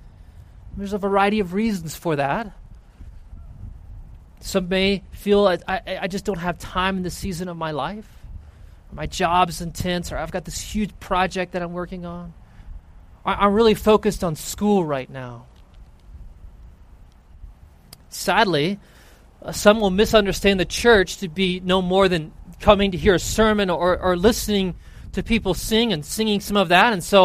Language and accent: English; the South, United States; I grew up in the South, and I don't know why they don't just translate it y'all.